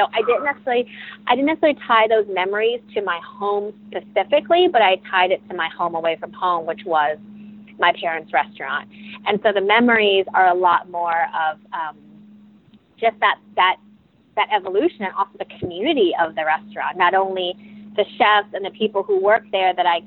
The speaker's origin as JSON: {"language": "English", "region": "Pennsylvania", "country": "United States", "tie": "born or raised there", "said": "Well, my parents are immigrants from Thailand, and I was born in the States, but they came here with no money and started their own business. They started a Thai restaurant in the Philadelphia area."}